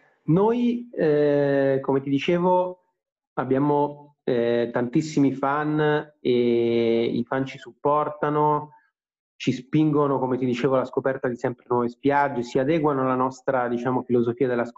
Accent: Rome, Lazio, Italy; moved away as an adult; now in Milan, Italy; io sono romano e quindi sono sempre stato abituato all'Appennino, alle montagne, diciamo ai paesaggi movimentati, no?

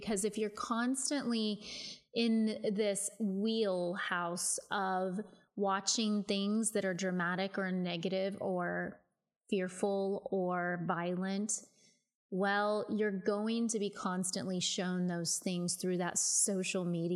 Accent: Midwest, United States; I came from the Midwest where there was a lot of judgment.

